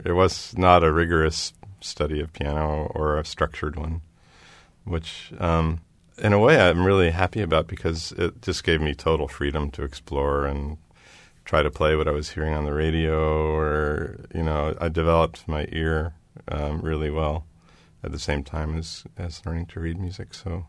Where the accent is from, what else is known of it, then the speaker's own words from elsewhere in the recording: Cincinnati, Ohio, United States; I grew up in Cincinnati, Ohio, and my family was not what you would call a musical family.